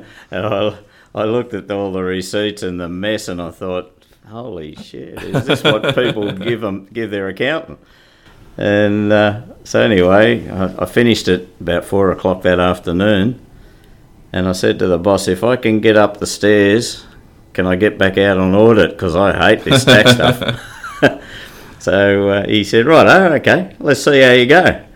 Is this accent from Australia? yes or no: yes; Penrith, New South Wales, Australia; I was born in Nepean Hospital, grew up in Penrith, spent all my life in Penrith.